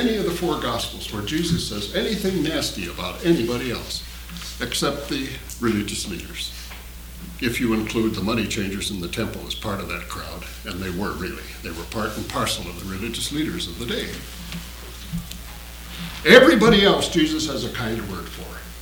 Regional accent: South Dakota, United States; It's sort of the way Minnesotans feel about my home state, South Dakota.

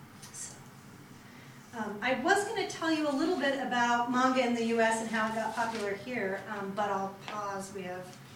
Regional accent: Texas, United States; also born or lived in Kentucky; it was so different than I grew up in Texas and then Kentucky.

